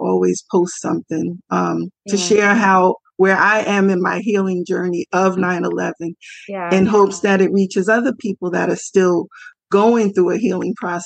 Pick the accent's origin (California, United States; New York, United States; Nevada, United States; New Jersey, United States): New Jersey, United States; now in Georgia, United States; I'm originally from New Jersey and I currently live in Georgia.